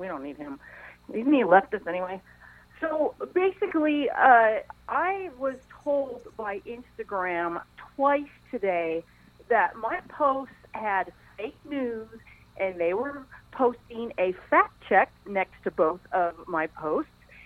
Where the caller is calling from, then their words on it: Phoenix, Arizona, United States